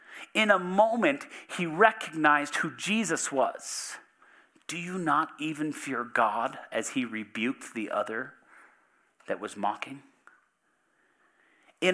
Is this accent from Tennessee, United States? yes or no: no; Arizona, United States; I grew up in Arizona, and in Arizona there are pools everywhere because it's ridiculously hot.